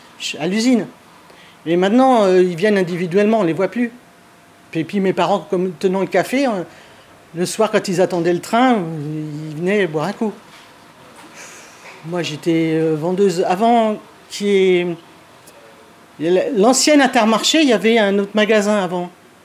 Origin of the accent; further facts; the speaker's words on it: Lardy, Île-de-France, France; born there; Je suis né à Lardy. Je suis né là, actuellement, où il y a la boulangerie, mais c'était un café dans le temps. Et mes parents tenaient le café.